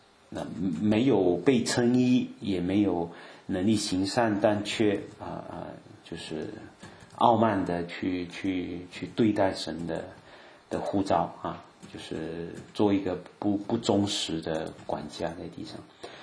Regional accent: Malaysia; 就是我们在马来西亚小孩子玩那种黑白棋啊

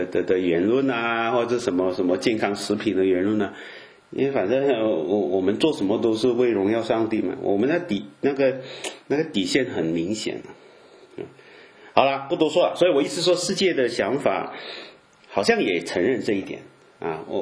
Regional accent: Malaysia; 以前我记得我妈跟我说，就我马来西亚的家啊，就是常有蚂蚁啊，就是当然在亚洲很平常的了

